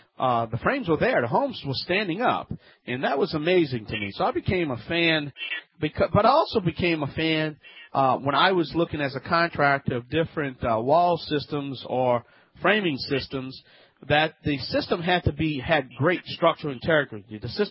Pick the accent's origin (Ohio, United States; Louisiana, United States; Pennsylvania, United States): Louisiana, United States; from the Bayou Land.